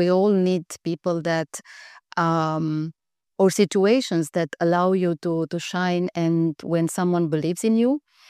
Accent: Romania; English is a second language; now in Switzerland; I'm coming from Romania. Now Switzerland is home.

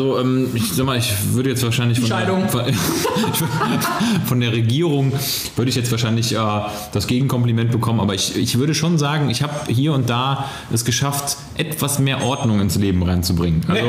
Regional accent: Mönchengladbach, North Rhine-Westphalia, Germany; Ich habe wirklich einen Großteil meiner Jugend in den Ferien, also wirklich in den Ferien konzentriert auf dem Abi, so nannte der sich damals, deshalb habe ich dann auch Abi gemacht später, Abenteuerspielplatz in Bonnenbroich, Mönchengladbach-Bonnenbroich verbracht.

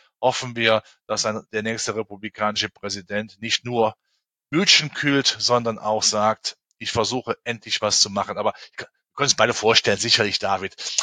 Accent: Germany; Auch in meinem Heimatland, in Deutschland

